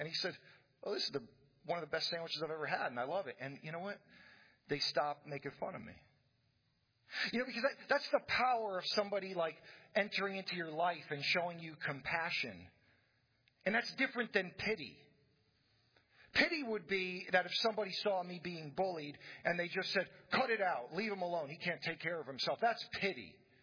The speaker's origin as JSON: {"language": "English", "country": "United States", "tie": "born there", "said": "I was born in the United States, so I'm, you know, second generation, I guess, or third generation American here."}